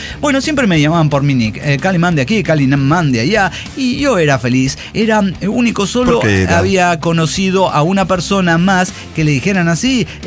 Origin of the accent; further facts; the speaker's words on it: Mexico; Soy mexicano. Es que soy mexicano. Soy mexicano.